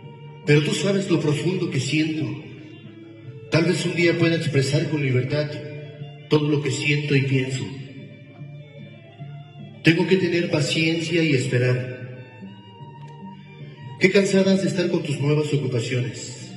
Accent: Oaxaca, Mexico; originario de la Sierra Mazateca en Oaxaca, México.

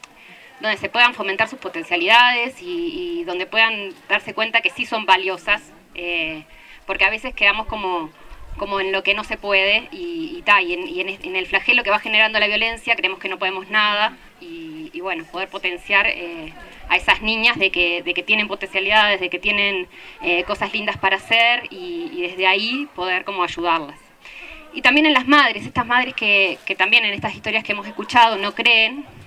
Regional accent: Uruguay; de Uruguay

